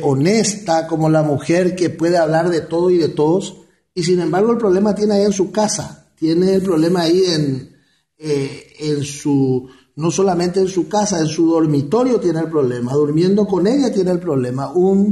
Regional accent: Paraguay; como ciudadano paraguayo

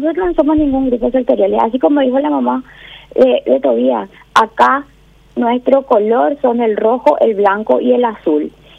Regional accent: Paraguay; nuestra bandera es el rojo, el blanco y el azul, como paraguayos que somos

